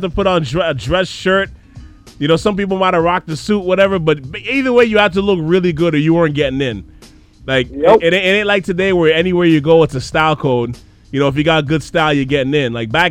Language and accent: English; Montreal, Quebec, Canada; moved away; Yeah, I think I went there like once or twice because I was gone from Montreal by that point.